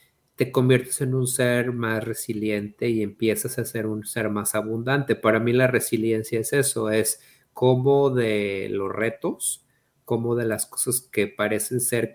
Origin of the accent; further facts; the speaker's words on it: Mexico; moved away; no es lo mismo crear un plan de negocios en mi país de origen, México, a un plan de negocios en este país y navegar ese sistema